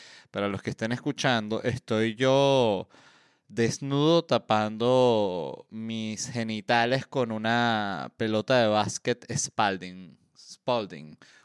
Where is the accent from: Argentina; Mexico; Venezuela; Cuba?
Venezuela; also born or lived in Uruguay; Si bien yo soy venezolano uruguayo